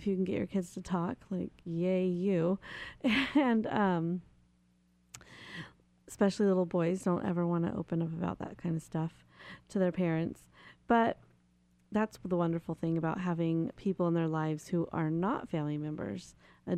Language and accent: English; Redding, California, United States; now in Chico, United States; I'm from Reading, so that's a pretty quick little jaunt. I don't know about here in Chico.